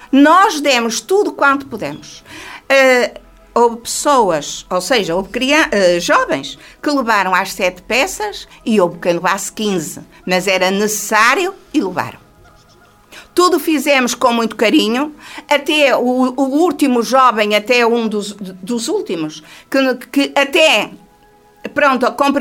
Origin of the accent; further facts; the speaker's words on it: Monserrate, Viana do Castelo, Portugal; Eu que sou vicentina há 30 e tal anos, em Monserrate, não sou deste lado, sou de Monserrate, sou vicentina